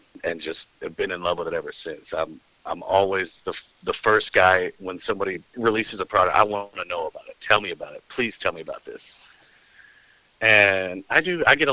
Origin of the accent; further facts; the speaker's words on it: Oklahoma, United States; moved away; Bow fishing starts way back when I was a kid, and I grew up in the Oklahoma panhandle with absolutely zero water.